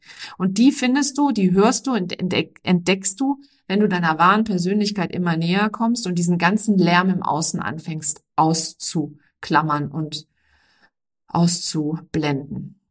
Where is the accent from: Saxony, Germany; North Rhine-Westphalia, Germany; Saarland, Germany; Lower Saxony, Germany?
Saarland, Germany; auf dem Land im Saarland, wo ich aufgewachsen bin